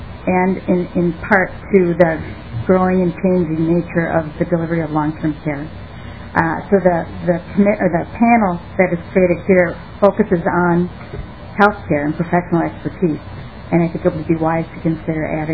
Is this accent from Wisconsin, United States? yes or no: yes; Wisconsin, United States; also born or lived in Columbus / Janesville; I grew up in the corn country of Wisconsin